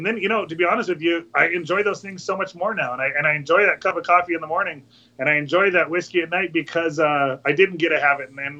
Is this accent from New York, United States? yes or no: no; Montana, United States; born there; Well, I was born in Montana, named after him.